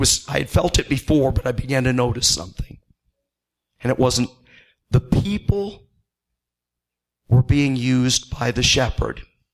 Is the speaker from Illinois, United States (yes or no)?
yes; Illinois, United States; Now, keep in mind, I'm from Northern Illinois, not Southern Illinois. Never been in Southern Illinois.